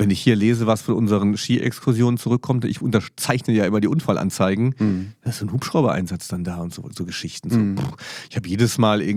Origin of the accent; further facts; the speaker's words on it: Saarland, Germany; Als Saarländer ist man da nicht so weit entfernt